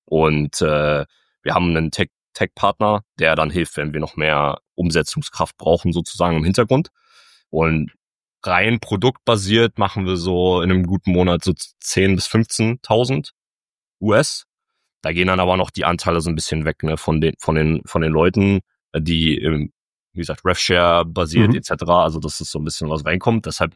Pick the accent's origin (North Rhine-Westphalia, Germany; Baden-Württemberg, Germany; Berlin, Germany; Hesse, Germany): Berlin, Germany; now in Netherlands; Ich bin ursprünglich aus Berlin. Ich wohne gerade in der Nähe von Amsterdam